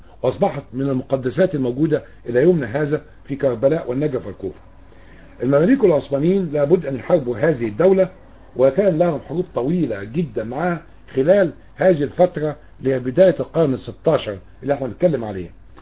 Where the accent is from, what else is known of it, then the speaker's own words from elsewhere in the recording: Egypt; الى بلدنا مصر